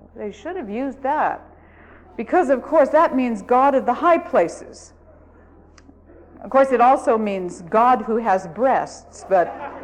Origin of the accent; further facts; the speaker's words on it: Appalachia, United States; I don't want to make fun of him, and I don't want to make fun of the fact we're Appalachian, but I'm going to tell you what we talked about.